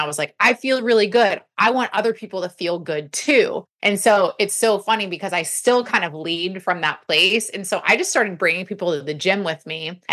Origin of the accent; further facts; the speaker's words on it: Texas, United States; But it was only because I'm from Texas and people were watching my journey and they're like, tell me how to do what you do.